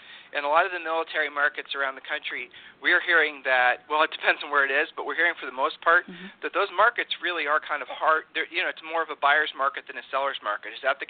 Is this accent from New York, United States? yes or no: no; Ohio, United States; now in Texas, United States; I'm a transplant from Ohio to Texas.